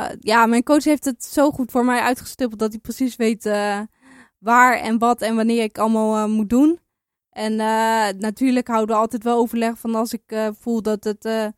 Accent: Netherlands; En omdat we allemaal als Nederlanders zo dicht bij elkaar zitten, krijg je ook wel snel wat mee hoor voor de prestaties van je landgenoten.

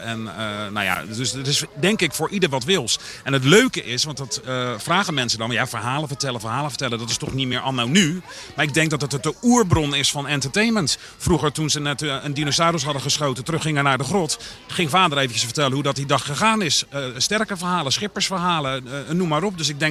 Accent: South Holland, Netherlands; Ik zeg altijd, maar ik ben geboren aan de Maas en opgegroeid aan de IJssel.

